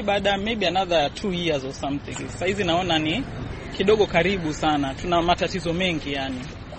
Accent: Kenya; Mimi ni Mkenya halisi

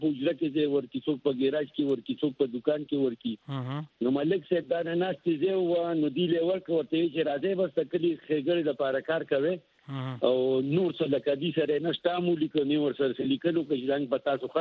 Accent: Mardan, Khyber Pakhtunkhwa, Pakistan; هوتی مردانی

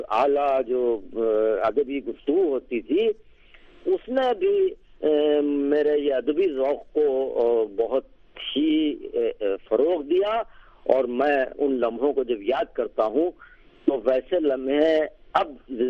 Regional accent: Lucknow, Uttar Pradesh, India; born there; میں یہیں لکھنؤ میں میری پیدائش ہوئی, اور میرے والد انگلش کے لیکچرر تھے یہاں امیر الدولہ اسلامیہ انٹر کالج میں

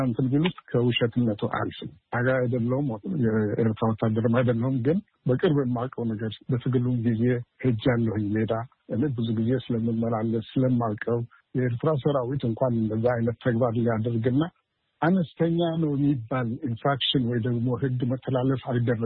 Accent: Eritrea; moved away as an adult; also born or lived in Ethiopia; now in United States; ትውልድ ሀገሬ ኤርትራ። ያደግኩበት ኤርትራ በኮሌጅ ደረጃና ከዛ በኋላ ስራ ኢትዮጵያ ለረጅም ዓመታት ቆይቻለሁ። ከዛ በኋላ ወደ አሜሪካን ሀገር መጥቼ እዚህ በአስተማሪነት ዩኒቨርሲቲ ስራ ነበር። አሁን ጡረተኛ ነኝ።

